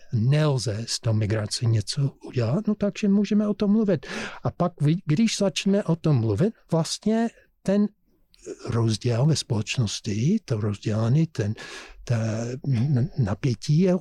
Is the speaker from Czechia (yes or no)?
no; United States; Czech is a second language; Já jsem Američan, jsem vyrůstal v Americe, v republikánské rodině